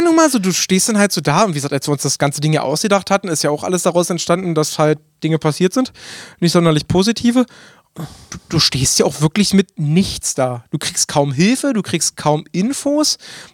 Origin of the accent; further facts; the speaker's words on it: Burg, Saxony-Anhalt, Germany; Nee, ich komme aus Burg, also 20 Kilometer entfernt.